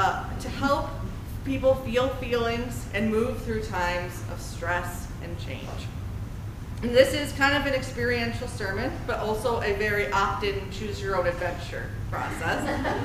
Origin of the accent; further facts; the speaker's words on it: United States; as a trans person, as a public minister, as an American.